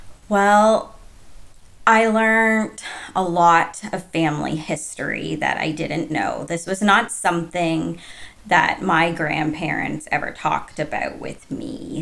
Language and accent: English; Elmira, Ontario, Canada; I grew up in Elmira, which is very close to where we are now in Kitchener. in the 90s. And my family was one of maybe three families that were not white at the time.